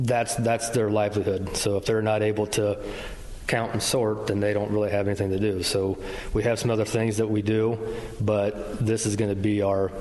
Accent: Pleasantville, United States; now in Knoxville, United States; Grew up in Pleasantville.

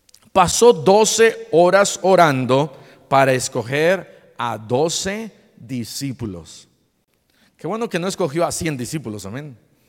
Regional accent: Mexico City, Mexico; Yo soy de la Ciudad de México, soy chilango.

